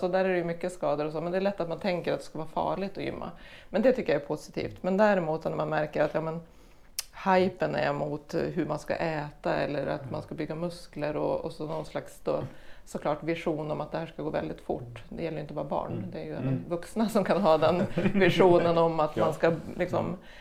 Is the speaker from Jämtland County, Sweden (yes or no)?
yes; Åkroken, Jämtland County, Sweden; born there; Jag är född i Åkroken